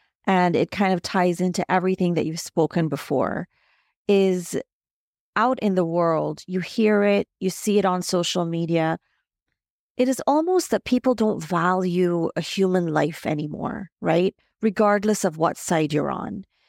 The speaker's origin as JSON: {"language": "English", "country": "Barbados", "said": "I am from Barbados and we have a female prime minister"}